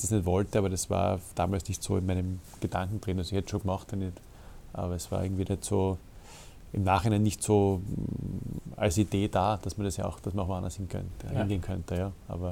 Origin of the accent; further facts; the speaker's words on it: Carinthia, Austria; als Österreicher, als Kärntner.